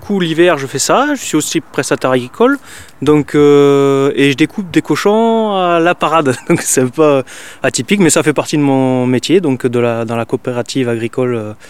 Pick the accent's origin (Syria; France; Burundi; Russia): France; Auvergne-Rhône-Alpes; je ne suis pas originaire d'ici, je suis originaire du Cantal. Et ensuite, j'ai bossé dans un grand domaine de chasse et de nature dans le Var. Je suis revenu ici pour des raisons familiales